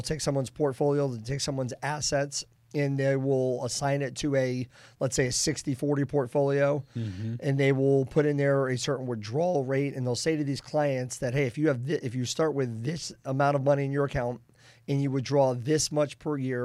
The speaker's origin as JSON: {"language": "English", "town": "Boston", "region": "Massachusetts", "country": "United States", "said": "I'm from the Boston area."}